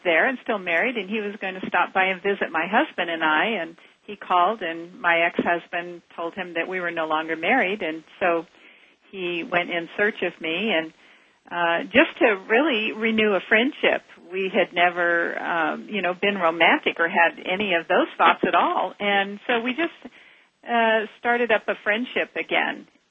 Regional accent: Concord, United States; I got a divorce, and I moved back to my hometown of Concord and was very happily just going along in my single life

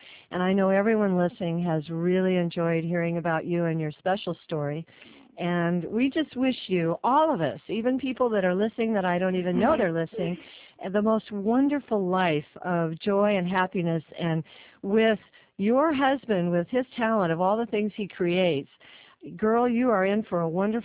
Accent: Seattle, Washington, United States; I think I have good skin because I was raised in Seattle.

